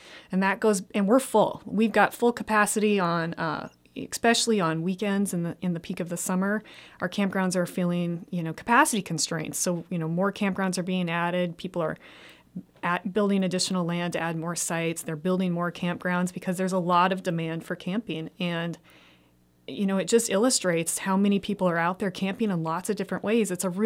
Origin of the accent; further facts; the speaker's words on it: Montana, United States; I grew up in Montana. I had been gone for some time.